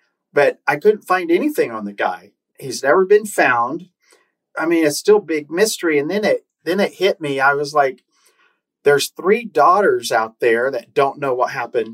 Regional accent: Oklahoma, United States; and I'm from Oklahoma.

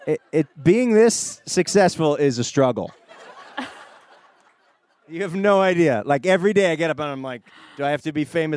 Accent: Boston, Massachusetts, United States; I grew up in Boston.

